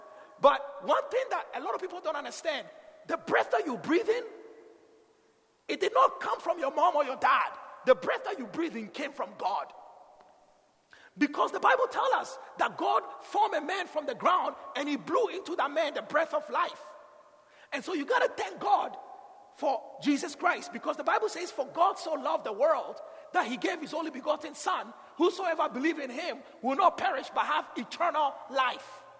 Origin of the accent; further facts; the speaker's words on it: Hamilton, Ontario, Canada; Look at Hamilton. I grew up in Hamilton.